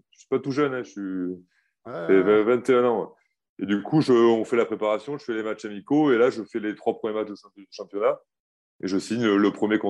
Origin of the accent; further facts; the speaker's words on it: Gramat, Occitanie, France; j'ai grandi dans le Lot, à Gramma, à côté de Rocamadour.